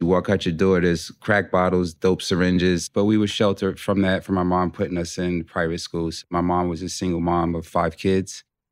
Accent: Newark, New Jersey, United States; Growing up in Newark, these were the people that were in my community, friends and family members

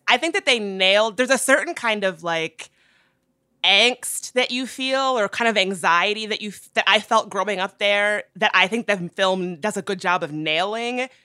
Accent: Midlothian, Virginia, United States; now in Washington, D.C., United States; But I grew up in a pretty small town in Virginia called Midlothian, Virginia.

